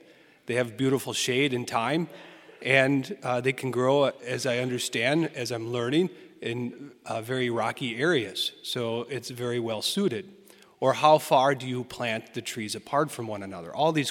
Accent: Door County, Wisconsin, United States; As many of you know, I'm from Door County.

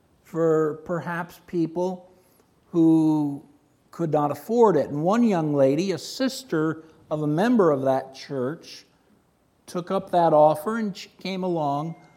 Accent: the South, United States; I was raised in the South, and when I got saved, the big thing going was the church softball league

